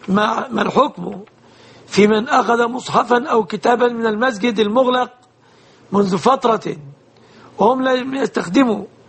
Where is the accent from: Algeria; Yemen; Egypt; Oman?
Egypt; بلادنا مصر